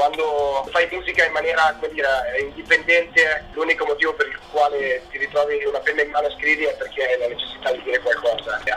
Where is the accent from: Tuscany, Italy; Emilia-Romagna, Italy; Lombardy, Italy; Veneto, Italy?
Veneto, Italy; essendo veneti abbiamo questo costante vizio nel continuare a riempire bicchieri mezzi vuoti.